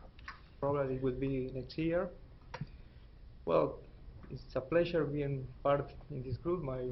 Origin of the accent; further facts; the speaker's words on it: Uruguay; I'm from Uruguay.